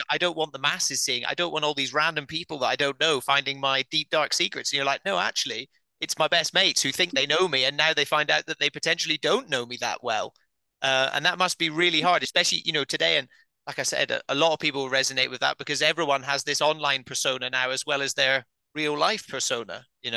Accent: Scotland, United Kingdom; I'm very tall. I grew up in the Highlands of Scotland. Getting the tube is not my thing at all.

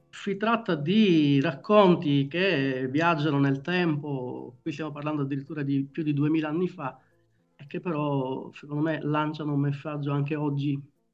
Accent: Sicily, Italy; accent: Sicilian; viceversa qui in Veneto. Mi dicono che parlo con l'accento siciliano, quindi ormai sono diventato un apolide.

